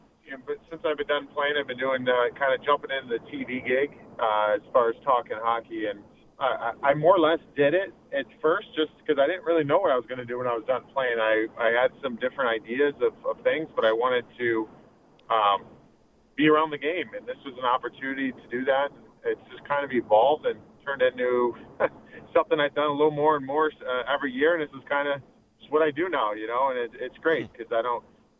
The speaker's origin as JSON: {"language": "English", "region": "Ohio", "country": "United States", "tie": "born or raised there", "said": "I mean, growing up in Northeast Ohio, I was always a point getter"}